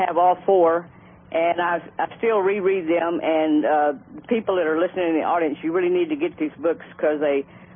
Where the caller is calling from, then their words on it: Texas, United States; I'm calling in from Texas